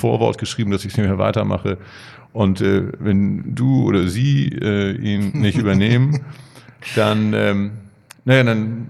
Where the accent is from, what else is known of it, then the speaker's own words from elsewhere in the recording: Hamburg, Germany; born there; aber ich bin in Hamburg geboren